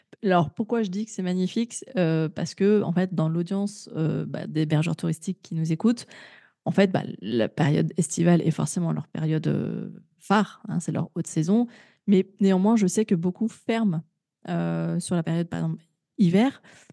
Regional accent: Grenoble, Auvergne-Rhône-Alpes, France; Je suis originaire de Grenoble, j'ai quand même grandi dans un quartier, pas du tout défavorisé, mais je veux dire, je côtoyais des familles qui ne partaient pas en vacances.

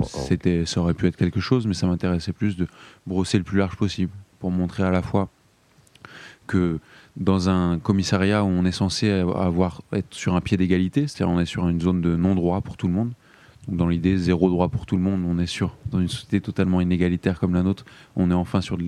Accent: Île-de-France, France; qui se passe dans le 77 en Seine-et-Marne, là d'où je viens à la base

